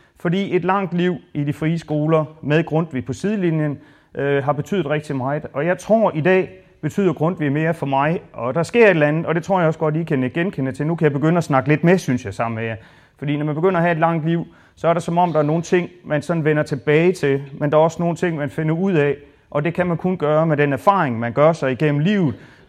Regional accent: Haderslev, Region of Southern Denmark, Denmark; Jeg kommer selv fra Haderslev i Sønderjylland

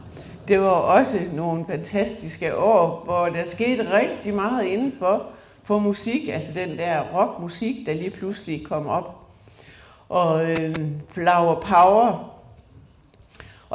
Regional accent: Tarm, Central Denmark Region, Denmark; born there; jeg blev født på Tarm sygehus af min mor, som var 48 år.

